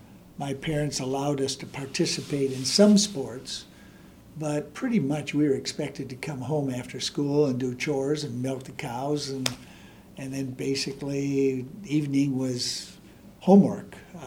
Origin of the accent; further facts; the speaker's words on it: Harvard, Illinois, United States; also born or lived in Woodstock; So I was born in Woodstock, but my parents were renting a farm near Harvard, Illinois.